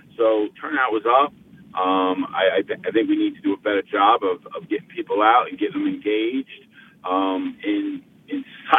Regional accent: Bethel, United States; You know, in my hometown of Bethel, you know, William Crumley retained his seat

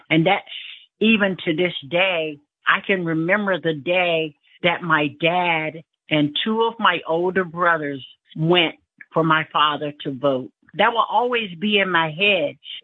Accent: the South, United States; Well, for some of us that are older, I was born in 1948, and I was raised in the South.

